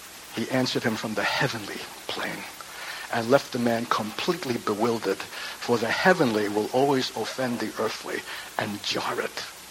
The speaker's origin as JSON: {"language": "English", "town": "Brooklyn", "region": "New York", "country": "United States", "tie": "born or raised there", "said": "growing up in Brooklyn, New York, in asphalt and bricks"}